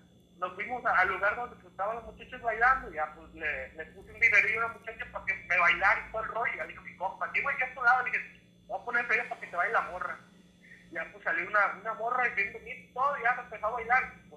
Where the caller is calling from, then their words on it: Oregon, United States; Ahorita estamos en Oregon